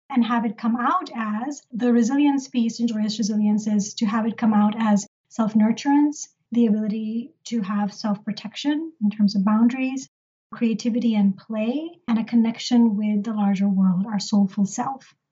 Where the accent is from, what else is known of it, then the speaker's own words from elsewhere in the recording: Pakistan; moved away as an adult; my journey began, I came here from Pakistan when I was 18.